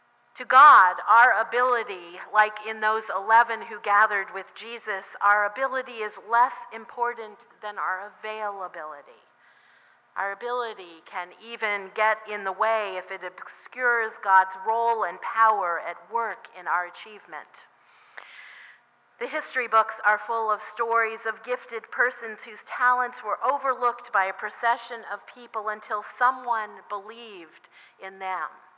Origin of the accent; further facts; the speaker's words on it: Washington, United States; Of course, I grew up in Washington State, so I have to say that.